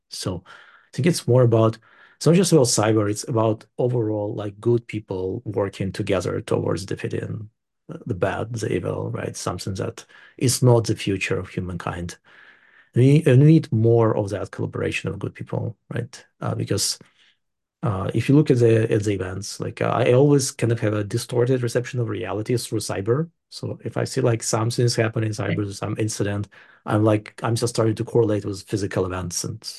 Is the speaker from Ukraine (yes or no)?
yes; Ukraine; my home country, Ukraine